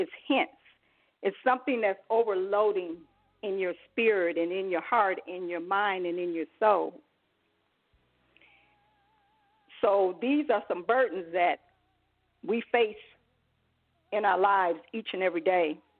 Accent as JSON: {"language": "English", "town": "Jacksonville", "region": "Florida", "country": "United States", "said": "my ministry is Inspirees Outreach, and I'm from Jacksonville, Florida."}